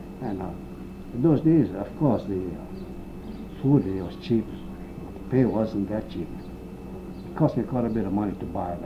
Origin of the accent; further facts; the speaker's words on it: Wahiawa, Hawaii, United States; Yes, I was born and raised in Waihewa all my life.